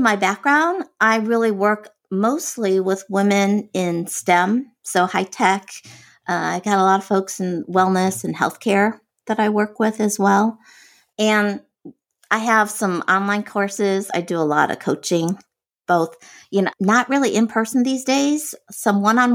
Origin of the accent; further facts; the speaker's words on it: Michigan, United States; also born or lived in San Francisco / New York; So I grew up in Michigan. Go Blue. I went to University of Michigan. And I moved out to San Francisco after college